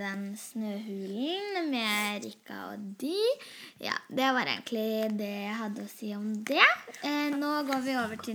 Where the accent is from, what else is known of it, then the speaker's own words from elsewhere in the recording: Oslo, Norway; Hallo, vi er tre jenter fra Groruddalen bydel.